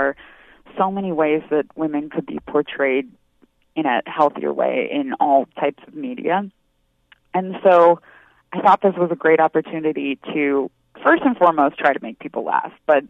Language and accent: English; Oregon, United States; imagine what it's like being a woman growing up in Oregon